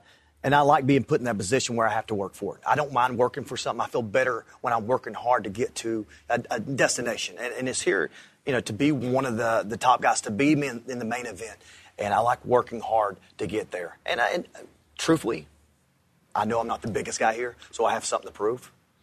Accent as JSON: {"language": "English", "town": "Camp Lejeune", "region": "North Carolina", "country": "United States", "tie": "born there", "said": "Camp Lejeune, North Carolina."}